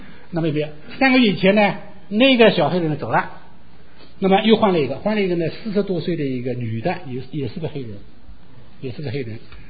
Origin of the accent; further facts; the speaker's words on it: China; now in United States; 那么我是中国人，因为在中国待的时间长